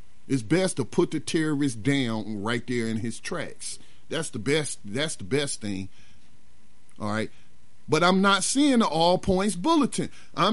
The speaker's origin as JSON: {"language": "English", "country": "United States", "said": "stabbed me to death because I'm an American."}